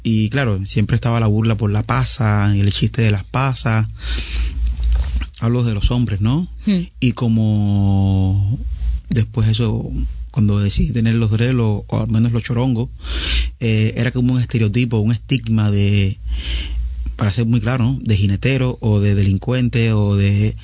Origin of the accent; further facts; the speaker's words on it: Havana, Cuba; yo soy un habanero, nací en La Habana